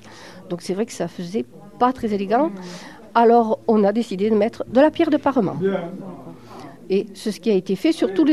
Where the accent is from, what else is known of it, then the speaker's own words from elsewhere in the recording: Marignac, France; born there; je suis née à Marignac, et effectivement, donc j'ai été baptisée ici.